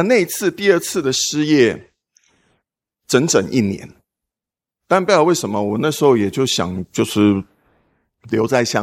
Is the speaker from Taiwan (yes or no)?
yes; Taiwan; moved away; 我小时候在台湾其实不是一个学业很好的孩子，那因为如此，我爸妈就送我出国。